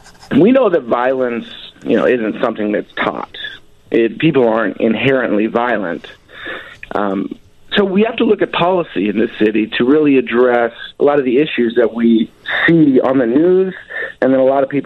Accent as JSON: {"language": "English", "region": "Kansas", "country": "United States", "lives_now": "Chicago, United States", "said": "because I'm a transplant from Kansas, on my way to Columbia College, Chicago"}